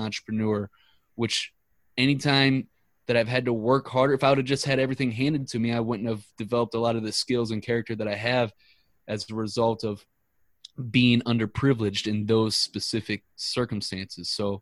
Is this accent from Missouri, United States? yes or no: yes; St. Louis, Missouri, United States; because we're both from St. Louis, but this one right here, the Rams tattoo, that's my favorite because I'm a diehard Rams fan. Even though they left us in St. Louis, I'm still a diehard.